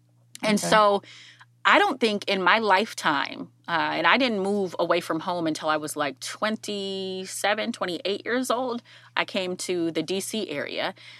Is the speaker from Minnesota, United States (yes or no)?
yes; Minnesota, United States; But every time I tell someone that I'm from Minnesota, there are two things that follow.